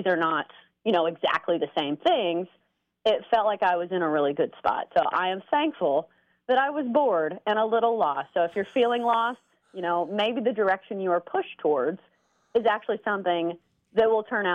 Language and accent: English; Nashville, Tennessee, United States; Yeah, I'm actually from Nashville. So this is where I was born and raised. I went to NC State.